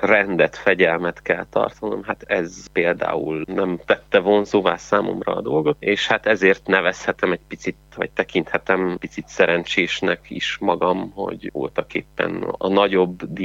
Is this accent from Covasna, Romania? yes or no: no; Székelyudvarhely, Harghita, Romania; Székelyudvarhelyen születtem, ott is nőttem fel, ott végeztem az óvodát, iskolát egészen érettségig